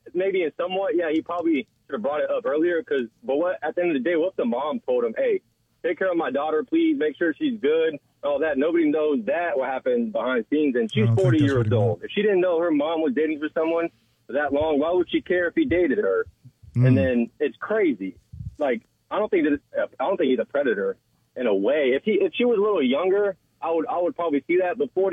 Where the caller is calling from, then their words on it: Tampa, Florida, United States; from Tampa.